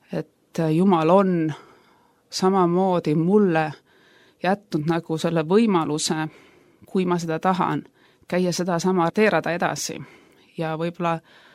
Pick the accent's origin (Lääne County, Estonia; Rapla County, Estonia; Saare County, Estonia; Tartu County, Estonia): Rapla County, Estonia; Järvakandi; Ma olen sellises väga küpses eas daam. Mul on hea meel öelda, et ma olen pärit Järvakandist ja minu kodukogudus on Järvakandi Nelipühi kogudus ja sinna ma kuulun praegu